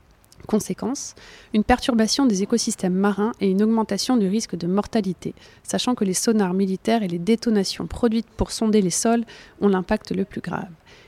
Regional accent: Bourgogne-Franche-Comté, France; de quand j'étais petite en Bourgogne ou en Savoie quand j'allais en vacances

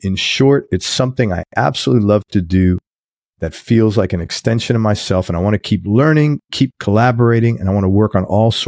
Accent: New York City, New York, United States; Now, part of that is just growing up in New York City

